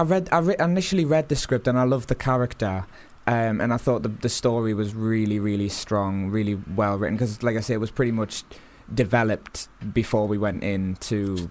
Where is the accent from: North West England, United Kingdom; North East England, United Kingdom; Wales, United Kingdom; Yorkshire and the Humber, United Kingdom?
North East England, United Kingdom; Newcastle; accent: Newcastle; moved away as an adult; now in London, United Kingdom; I'm originally from Newcastle, you can probably tell.